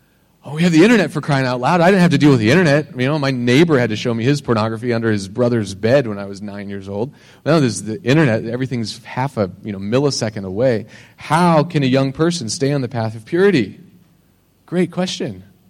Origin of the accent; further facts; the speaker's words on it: United States; You know, I'm American, so I like coffee